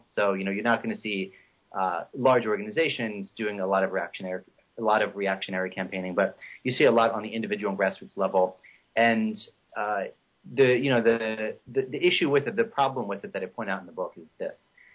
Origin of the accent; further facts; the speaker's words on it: Philadelphia, Pennsylvania, United States; he was hired by my hometown team, which is the Philadelphia Eagles.